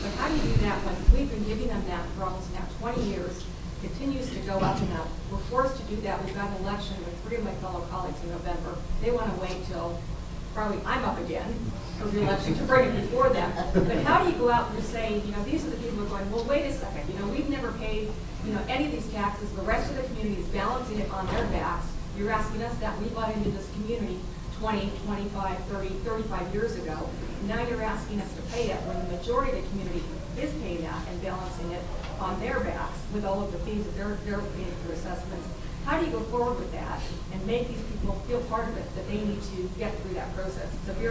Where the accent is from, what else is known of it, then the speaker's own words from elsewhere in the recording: California, United States; I can say this because I came from Humboldt County.